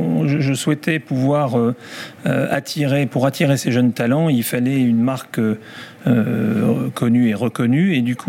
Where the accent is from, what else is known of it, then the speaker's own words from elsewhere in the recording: Lille, Hauts-de-France, France; puisque on est Lillois